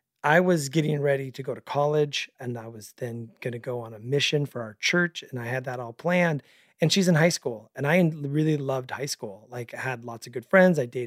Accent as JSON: {"language": "English", "town": "Mesa", "region": "Arizona", "country": "United States", "tie": "born or raised there", "said": "we both born and raised in Northeast Mesa."}